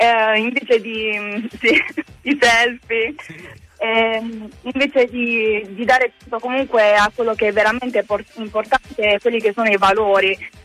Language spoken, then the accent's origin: Italian; Apulia, Italy; Sono pugliese